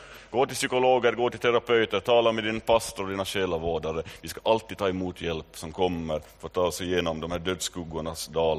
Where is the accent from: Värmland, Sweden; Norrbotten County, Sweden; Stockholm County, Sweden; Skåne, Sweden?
Stockholm County, Sweden; Stockholm; born there; och jag är född i Stockholm.